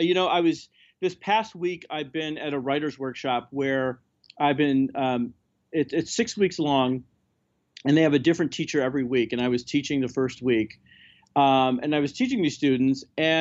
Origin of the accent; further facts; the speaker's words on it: Chicago, Illinois, United States; I grew up in Chicago. I know the suburbs.